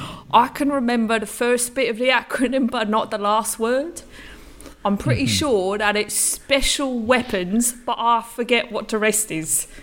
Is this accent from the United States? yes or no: no; England, United Kingdom; No, I've not been in jail in my home country, England.